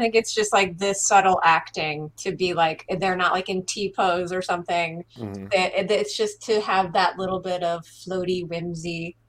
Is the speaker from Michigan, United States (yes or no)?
no; New Orleans, Louisiana, United States; I'm from New Orleans, by the way.